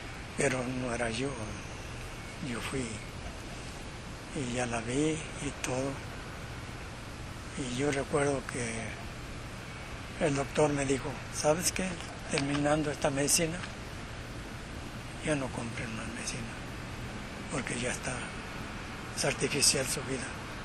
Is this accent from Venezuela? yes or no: no; Mexico; moved away; yo vine fregado de México. Allá no había trabajo.